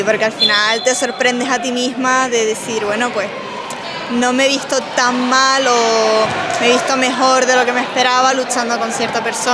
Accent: Canary Islands, Spain; Yo de Canarias.

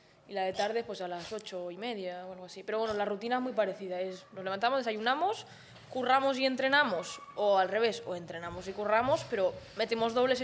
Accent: Caspe, Aragon, Spain; now in Torredembarra, Spain; De Zaragoza, bueno, de un pueblo que se llama Caspe.

